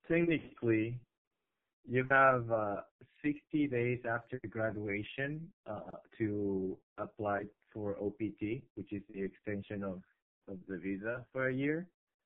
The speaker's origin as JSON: {"language": "English", "region": "Lima", "country": "Peru", "second_language": "English", "moved": "as an adult", "said": "I'm from Peru, so I was born in Lima, but all of my grandparents are Japanese."}